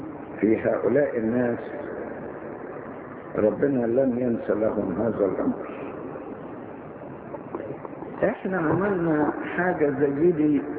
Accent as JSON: {"language": "Arabic", "country": "Egypt", "said": "وعندنا في مصر في برضه من هذا النوع"}